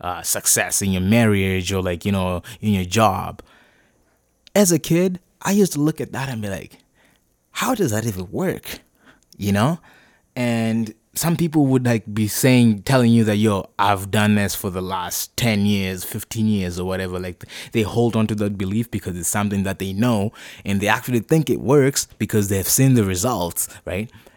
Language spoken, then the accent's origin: English; Zimbabwe; Like, I grew up in Zimbabwe, you know